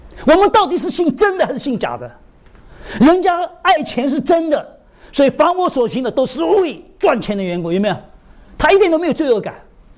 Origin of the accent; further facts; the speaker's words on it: Shanghai, China; 我们上海人是做生意的。